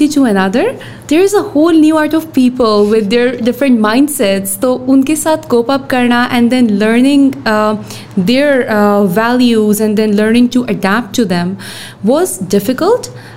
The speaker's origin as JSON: {"language": "English", "country": "Pakistan", "tie": "born or raised there", "said": "So I was born in Pakistan. And when you talk about raised, I was raised in almost every city of Pakistan."}